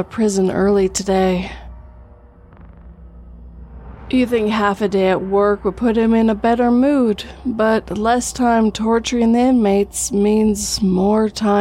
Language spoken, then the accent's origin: English; Canada; but I'm also Canadian, not living in an Asian country.